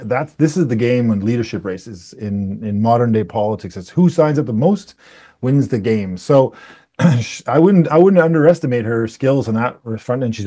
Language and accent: English; Canada; I think we're very proud, but we're Canadian.